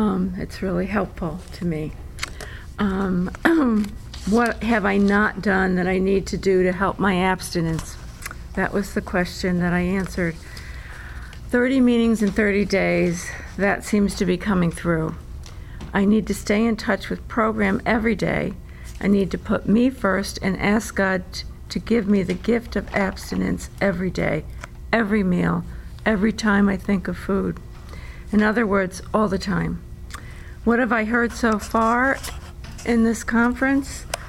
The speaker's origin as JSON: {"language": "English", "region": "New York", "country": "United States", "said": "from New York."}